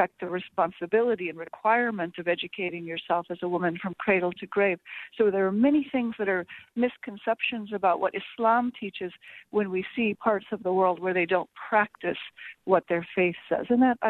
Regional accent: Bettendorf, Iowa, United States; Well, I was raised in Bettendorf, Iowa, certainly not a very diverse population.

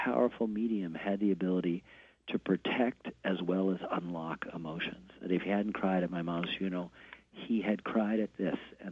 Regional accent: Ann Arbor, Michigan, United States; I'm a filmmaker because I grew up in Ann Arbor. I am, you know, who I am formed there. I love the town.

